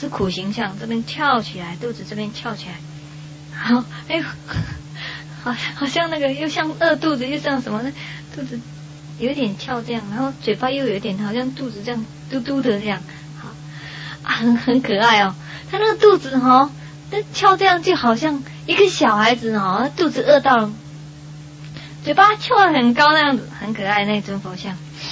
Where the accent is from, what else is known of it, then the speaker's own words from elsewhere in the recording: Taiwan; 我, 我说我从台湾来